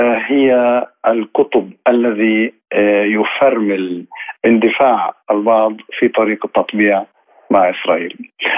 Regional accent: Palestine; أخطر ما نواجهه نحن كفلسطينيين

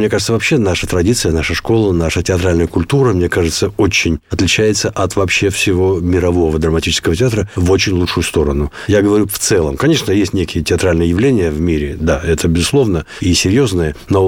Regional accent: Kyrgyzstan; accent: Kyrgyz; also born or lived in Russia; Поэтому я родился в России. Итальянского у меня только фамилия папы, а акцент у меня может быть только вот киргизский, потому что все-таки я вырос в Киргизии.

